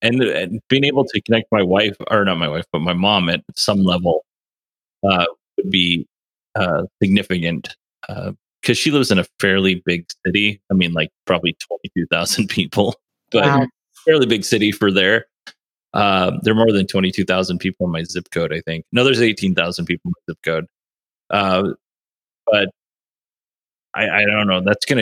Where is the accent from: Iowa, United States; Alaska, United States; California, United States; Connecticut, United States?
Alaska, United States; I grew up in Alaska and my family has absolutely terrible internet.